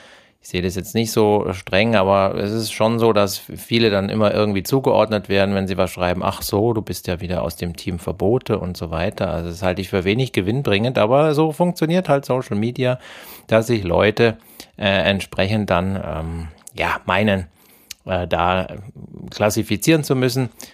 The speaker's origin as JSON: {"language": "German", "town": "Augsburg", "region": "Bavaria", "country": "Germany", "said": "Ich bin ja aus Bayern, genauer gesagt aus Augsburg."}